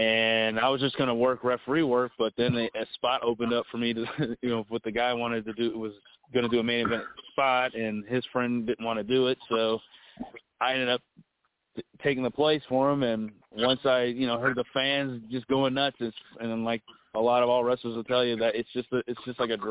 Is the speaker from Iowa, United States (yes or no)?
no; New Jersey, United States; born there; also born or lived in Germany; now in San Antonio, United States; I was born in New Jersey, and we moved to Germany when we got stationed out there, and was out there for 6 years. So we moved back to the States, and we moved in down in San Antonio, Texas